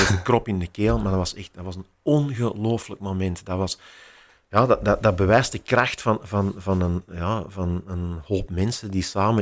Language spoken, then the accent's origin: Dutch; Belgium; Nu, wij zijn Belgen, wij zijn daar.